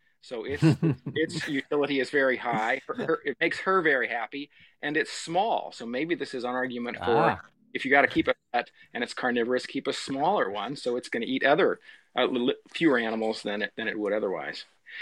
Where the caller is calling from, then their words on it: Davis, California, United States; I'm from Davis, California.